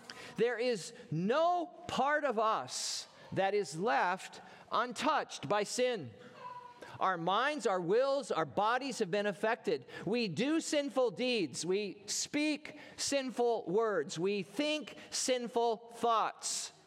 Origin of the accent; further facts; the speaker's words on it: Everett, Washington, United States; born there; I was born in Everett, Washington.